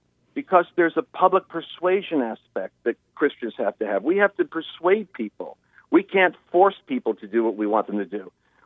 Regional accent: Dallas-Fort Worth, Texas, United States; No, I can hold on. DFW is my hometown. It's where I'm from.

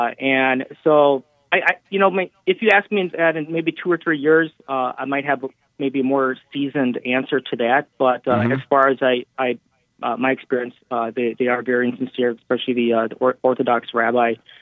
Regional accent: Wisconsin, United States; accent: Wisconsin accent; now in New Jersey, United States; So I live in New Jersey, but actually I'm originally from Wisconsin, if you can't tell by my Wisconsin accent.

